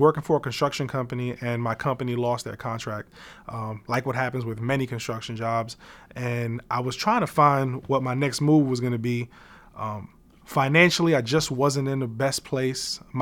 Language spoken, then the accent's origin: English; Brooklyn, New York, United States; I'm from Brooklyn, New York.